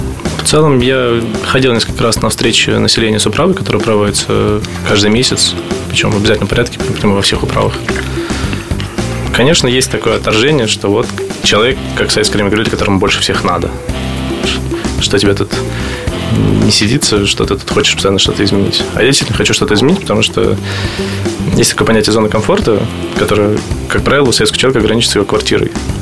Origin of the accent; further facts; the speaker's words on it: Moscow, Russia; Мы москвичи, мы горожане.